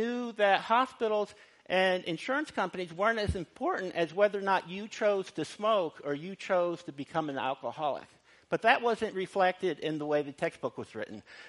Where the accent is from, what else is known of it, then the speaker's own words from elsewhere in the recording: United States; one, because I'm American and I know a lot more about America